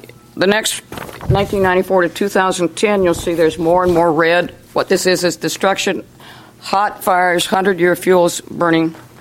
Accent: Bellingham, Washington, United States; I'm from Bellingham. I'm a tree farmer out there

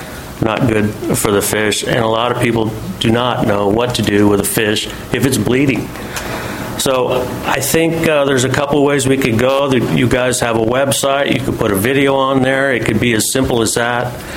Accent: Mount Vernon, Washington, United States; from Mount Vernon.

